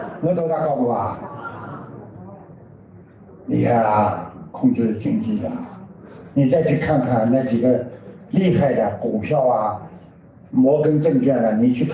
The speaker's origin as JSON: {"language": "Chinese", "country": "China", "said": "我们中国人讲啊，对不对啊？"}